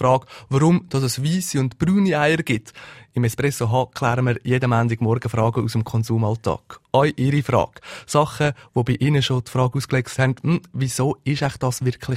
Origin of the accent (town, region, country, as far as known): Switzerland